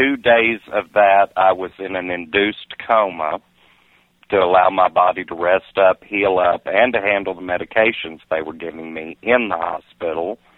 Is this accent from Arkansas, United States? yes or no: yes; Texarkana, Arkansas, United States; 45 years old, be 46 in August, born and raised in Texarkana, Arkansas.